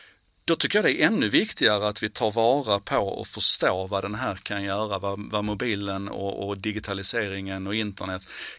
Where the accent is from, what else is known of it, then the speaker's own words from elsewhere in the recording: Malmö, Skåne, Sweden; på 70-talet när jag växte upp i Malmö.